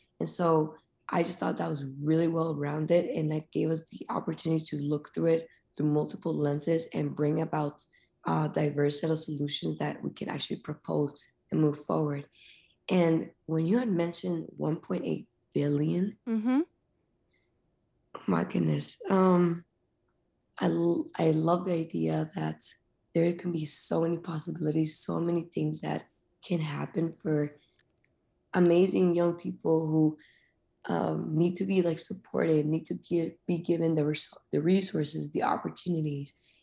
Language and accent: English; Honduras; now in United States; Me, myself, I am an immigrant from Honduras. I moved here 6 years ago